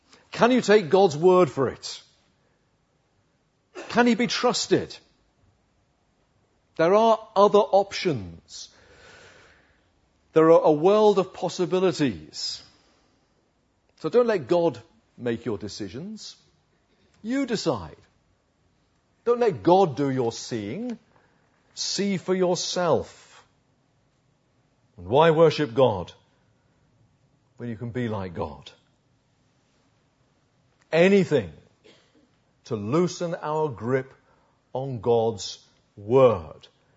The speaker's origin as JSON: {"language": "English", "town": "Uxbridge", "region": "London", "country": "United Kingdom", "tie": "born or raised there", "said": "Where I grew up in Uxbridge, there's a martyr's memorial."}